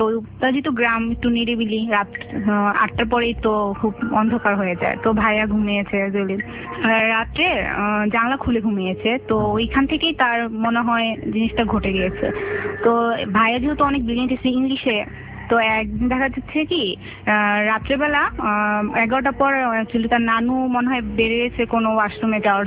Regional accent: Dhaka, Dhaka Division, Bangladesh; আমি স্টুডেন্ট, আমি আগারগাঁও থেকে এসেছি।

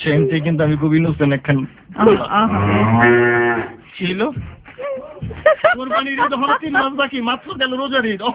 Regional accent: Dhaka, Dhaka Division, Bangladesh; আমি পুরান ঢাকার পোলা

